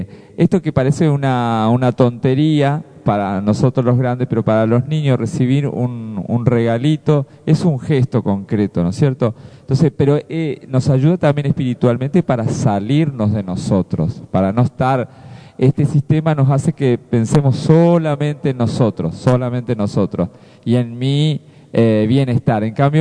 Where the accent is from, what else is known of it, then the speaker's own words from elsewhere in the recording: Misiones, Argentina; now in Concepción del Uruguay, Argentina; Bueno, para los que no saben, soy de la provincia de Misiones. Pero ya tengo un cocoliche